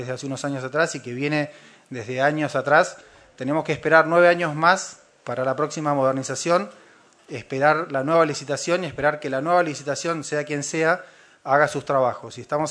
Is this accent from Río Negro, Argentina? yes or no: yes; Bariloche, Río Negro, Argentina; soy nacido y criado en Bariloche y criado en el cerro fundamentalmente